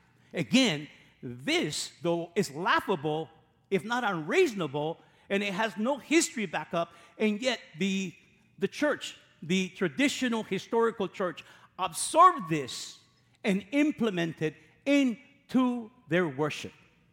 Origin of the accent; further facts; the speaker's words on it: California, United States; Even though I'm from California, I don't know what that is.